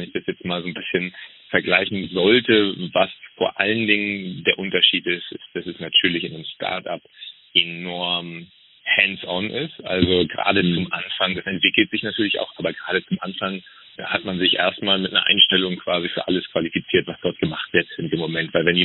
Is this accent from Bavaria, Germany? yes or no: no; Flensburg, Schleswig-Holstein, Germany; Ich komme ursprünglich eigentlich aus Flensburg, bin dort aufgewachsen, groß geworden, habe dort mein Abitur gemacht und damals dann auch noch meinen Zivildienst, der noch Pflicht war